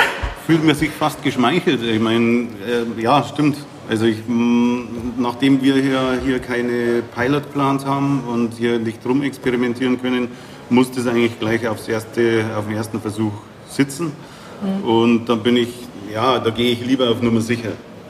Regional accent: Traunstein, Bavaria, Germany; Also nachdem das ja auch meine Heimat ist

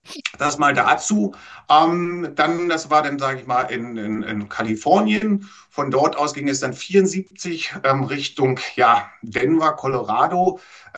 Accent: Berlin, Germany; also born or lived in Egypt / Spain; Berlin, da hast du mich jetzt gerade erwischt. Ansonsten bin ich sehr viel international unterwegs, war auch ein paar Jahre im Ausland tätig. Unter anderem in Ägypten, dann auch in Spanien vor 20 Jahren

